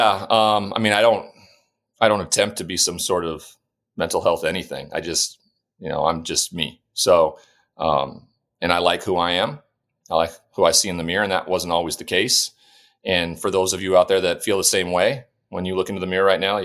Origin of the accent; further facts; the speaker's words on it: Montana, United States; now in Connecticut, United States; there's not too many people on my block here in Connecticut or in my home state of Montana that could ever say that.